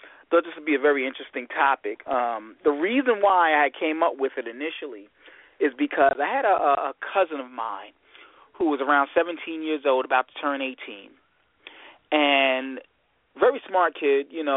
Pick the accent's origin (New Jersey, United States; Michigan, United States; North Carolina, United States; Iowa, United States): Michigan, United States; I'm your host from Michigan